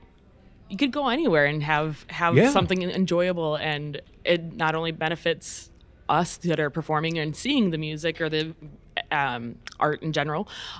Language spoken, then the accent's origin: English; Iowa, United States; It might have just been because I was from Iowa. You know, we'd always go to Sioux City when it came to going to see like a touring show